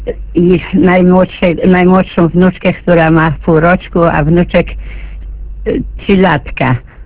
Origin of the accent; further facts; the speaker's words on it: Zieleń, Kuyavian-Pomeranian Voivodeship, Poland; Ze Zielenia.